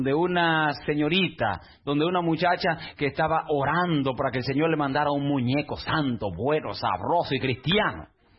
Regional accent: Santiago, Dominican Republic; born there; barrio más peligroso de Santiago. Se llama el Ensanche Bermúdez. Cuando la gente escucha la palabra, yo nací en el Ensanche Bermúdez

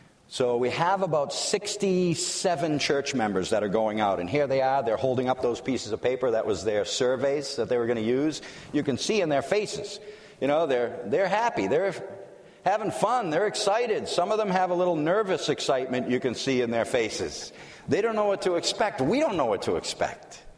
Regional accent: Massachusetts, United States; I'm from Massachusetts. Oh, it's New England. It's tough.

